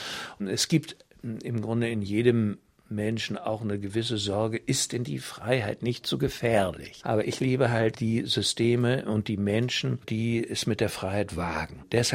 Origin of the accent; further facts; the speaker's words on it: Germany; Nein, nur ich bin Deutscher.